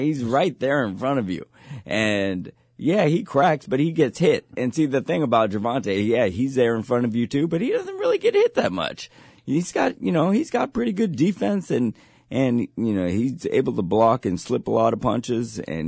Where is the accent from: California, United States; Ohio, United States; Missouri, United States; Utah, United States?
California, United States; San Mateo; everybody knew I came from San Mateo.